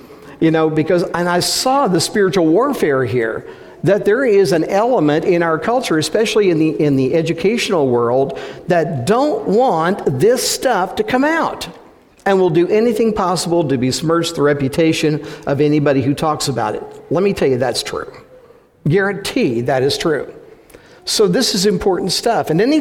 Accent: United States; I thank God that I'm an American. Most of all, I thank God I'm a Christian, but I thank God I'm an American for many reasons.

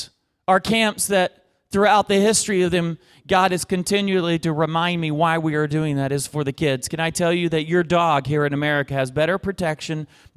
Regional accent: Oklahoma, United States; I grew up in Western Oklahoma where the only football that we did was American.

